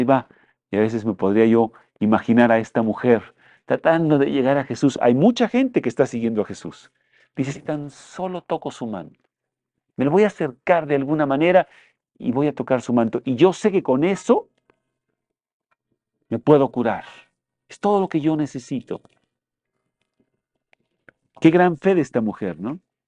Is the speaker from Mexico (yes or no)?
yes; Mexico; producto de nuestra propia insensatez como mexicanos, ¿verdad?